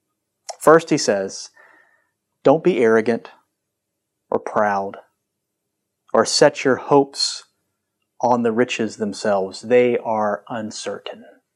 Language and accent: English; Hattiesburg, Mississippi, United States; about the richest woman that I ever met. She's from my hometown of Hattiesburg.